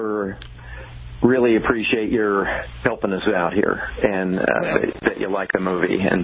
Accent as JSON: {"language": "English", "town": "Seattle", "region": "Washington", "country": "United States", "tie": "born or raised there", "said": "I would add to that, I grew up in Magnolia. I'm from Seattle."}